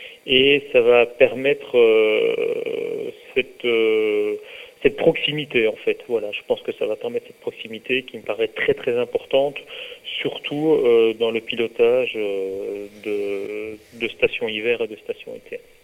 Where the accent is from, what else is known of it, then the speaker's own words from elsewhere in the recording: Belgium; now in France; je ne suis absolument pas natif de la Drôme, ça m'en surprend beaucoup puisque je suis belge d'origine.